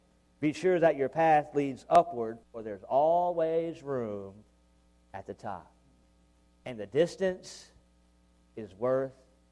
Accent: the Carolinas, United States; But I'm from the Carolinas, and I love the Carolinas. And just west of where I was born and raised are the Blue Ridge Mountain Ranges.

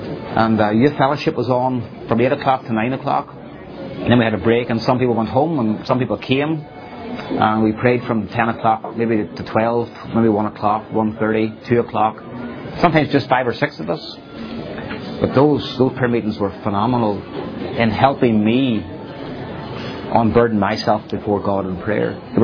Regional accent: Northern Ireland, United Kingdom; moved away as an adult; now in Greenville, United States; moved to Greenville in September 2009. And that's a long story how I came from Northern Ireland to Greenville

